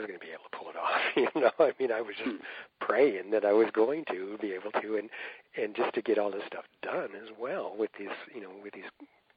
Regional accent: California, United States; moved away; also born or lived in New York; I consider myself a Californian, even though I was born in New York, I lived in California

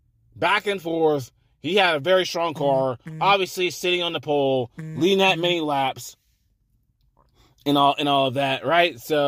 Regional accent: Georgia, United States; Oh, by the way, Atlanta, Georgia, my home state.

